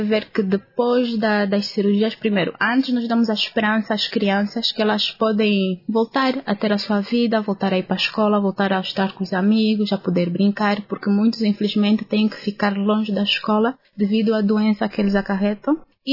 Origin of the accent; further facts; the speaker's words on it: Lubango, Huíla, Angola; que eu sou do Lubango, fui ter com a família